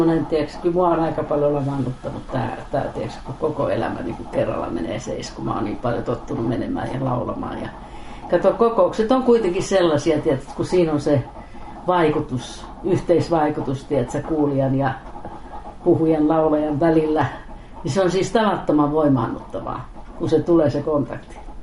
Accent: Kivijärvi, Central Finland, Finland; born there; Se oli se talo, missä mä synnyin täällä Kivijärvellä.

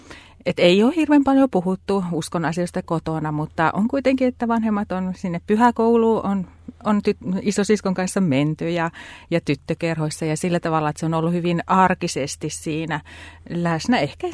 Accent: Soini, South Ostrobothnia, Finland; mä oon Pohjanmaan tyttö ja Etelä-Pohjanmaalta Soinista on kotoisin. Ja itse asiassa tällä hetkelläkin asun siellä. Kotikonnuilla on paluumuuttaja sinne juurilleni

